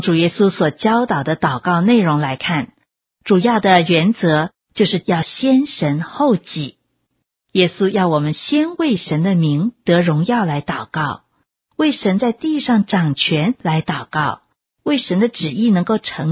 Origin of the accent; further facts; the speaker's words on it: China; 犹太人跟我们中国人一样好客，朋友来啊，总是食宿包办，尽力做到宾至如归。